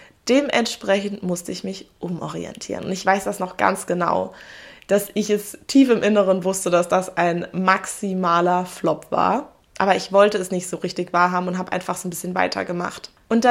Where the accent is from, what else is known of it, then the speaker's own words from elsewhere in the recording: Saarbrücken, Saarland, Germany; also born or lived in Berlin; Also ich war wieder in Saarbrücken, in meiner Heimatstadt, und habe geschaut, was gibt es dort noch nicht. Was gibt es aber schon in anderen Städten, weil ich kam ja direkt aus Berlin.